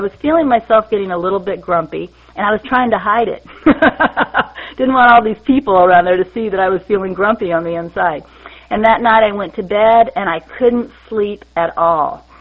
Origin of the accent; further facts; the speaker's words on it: Kansas, United States; now in North Carolina, United States; was born and raised in Kansas. I wave at everybody I walk by. I now live in rural North Carolina.